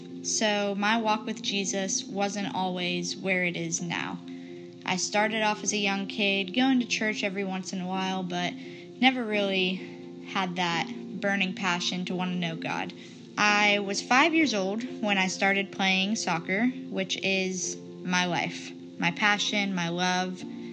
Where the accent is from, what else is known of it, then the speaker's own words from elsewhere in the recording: Winter Haven, Florida, United States; Now, I'm originally from Winter Haven, Florida, a small town about 40 minutes outside of Orlando.